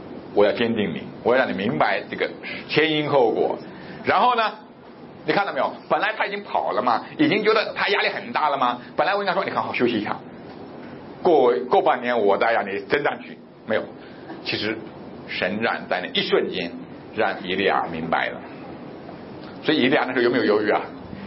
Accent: Guangdong, China; 在我们广东那边呢，阴凉底下跟太阳底下没有区别很大，反正很热，空气都是热的

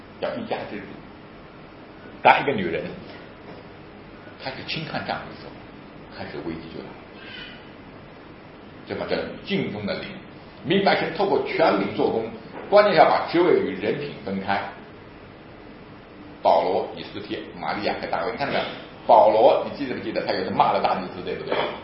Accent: China; 我们中国人往往是什么？

